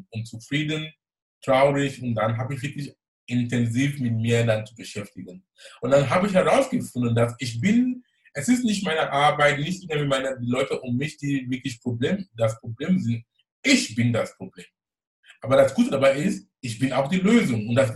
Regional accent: Cameroon; German is a second language; now in Germany; weil ich komme aus Kamerun ursprünglich, ich konnte kein Deutsch sprechen. Es war wirklich ein spannender Weg, mein Weg hier in einem fremden Land, die Sprache zu lernen

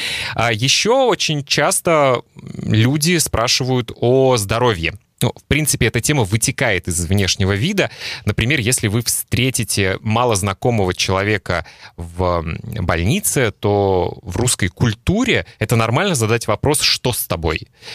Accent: Russia; born there; И во мне тоже есть много русского и российского, потому что я родился в России.

